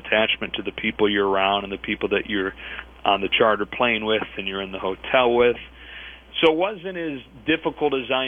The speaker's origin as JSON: {"language": "English", "region": "Michigan", "country": "United States", "tie": "born or raised there", "said": "I grew up in Michigan as a diehard Cubs fan. So I grew up going to games at Wrigley"}